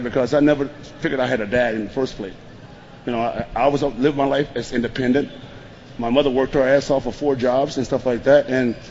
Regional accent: Philippines; No, I'm Filipino. Filipino.

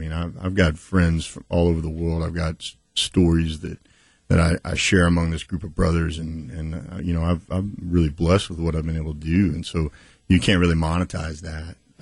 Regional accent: Garland, Texas, United States; also born or lived in Arkansas; I was born in Arkansas, moved to Garland, which is a fairly seamless transition between the two.

